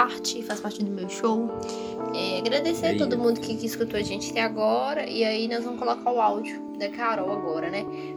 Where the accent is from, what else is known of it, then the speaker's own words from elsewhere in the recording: Curitiba, Paraná, Brazil; born there; eu que infelizmente nasci em Curitiba.